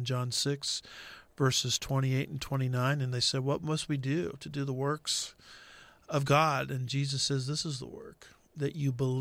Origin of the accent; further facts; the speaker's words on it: California, United States; now in Texas, United States; It's like, look, I'm a Californian originally, and I moved to Texas